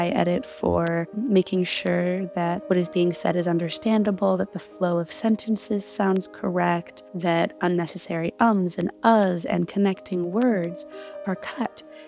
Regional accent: the South, United States; I had some really interesting experiences with education growing up in the South.

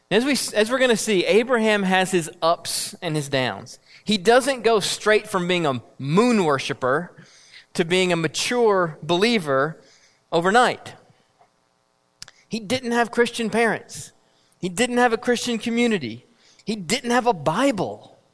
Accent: South Carolina, United States; accent: South Carolina; I call him in my South Carolina accent.

